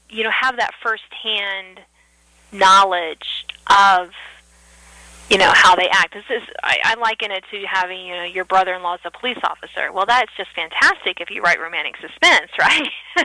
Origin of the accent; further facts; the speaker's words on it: Virginia, United States; I live in Northern Virginia, and I grew up in Southern Virginia